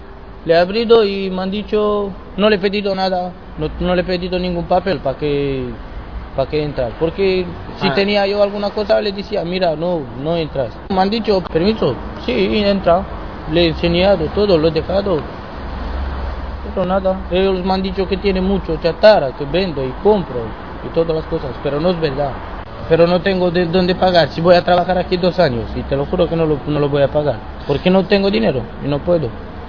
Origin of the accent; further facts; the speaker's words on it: Tecuci, Galați County, Romania; now in Spain; se llama Tecuci, Galați.